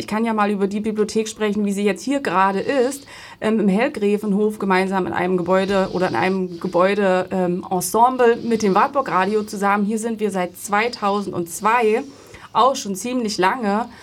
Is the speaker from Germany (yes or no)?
yes; Gerstungen, Thuringia, Germany; Ich komme aus Gerstungen